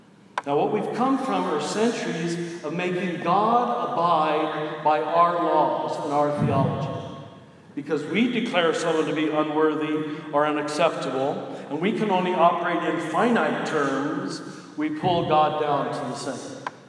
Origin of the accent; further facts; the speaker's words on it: Midwest, United States; You know, I'm a Midwesterner. I've got to see these places when I come here.